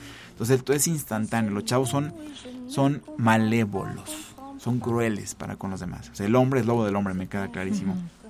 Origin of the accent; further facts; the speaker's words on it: San Luis Potosí, Mexico; yo soy de San Luis, allá vivo.